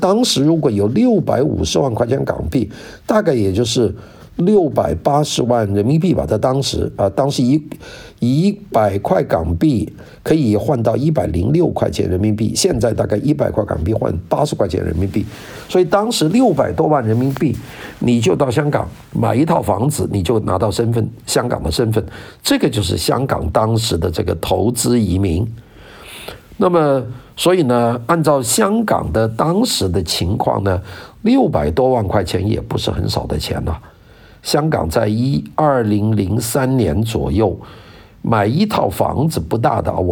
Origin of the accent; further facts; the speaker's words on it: Guangdong, China; 因为它是个广东地方啊，我是个广东人